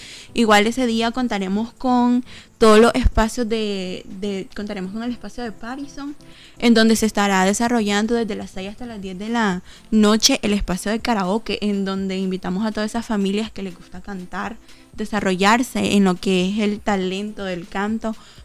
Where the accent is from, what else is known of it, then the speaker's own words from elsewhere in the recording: Nicaragua; siempre celebrando lo que es mayo, eso que nos representa como nicaragüenses.